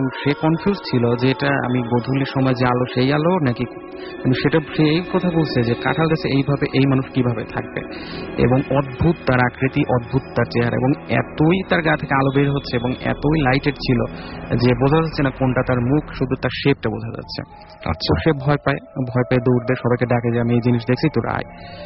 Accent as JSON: {"language": "Bangla", "town": "Pabna", "region": "Rajshahi Division", "country": "Bangladesh", "tie": "born or raised there", "said": "আমি এসেছি মধ্যপাড্ডা থেকে, আমার হোম টাউন পাবনার অষ্টমনির সাথে।"}